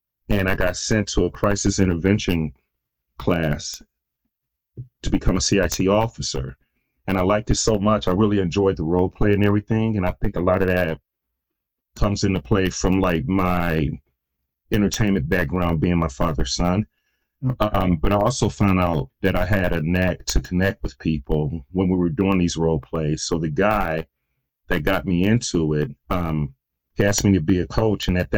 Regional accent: Detroit, Michigan, United States; So I'm from Detroit, Michigan. My father was a Detroit musician, and I grew up in that lifestyle in the 70s.

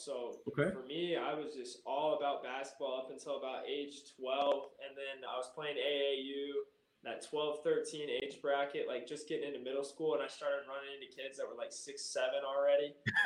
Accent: Kansas City, Missouri, United States; And then obviously growing up in Kansas City, being a Royals fan, going to Kauffman during the summers

